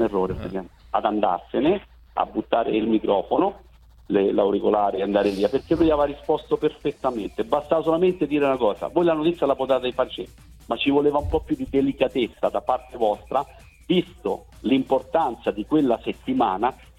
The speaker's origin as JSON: {"language": "Italian", "town": "Rome", "region": "Lazio", "country": "Italy", "said": "perché sono un romano convinto"}